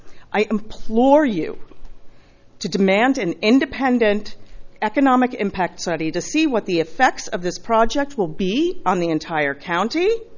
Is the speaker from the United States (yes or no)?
yes; Los Osos, California, United States; Good morning, Chairman Patterson. … from Los Osos.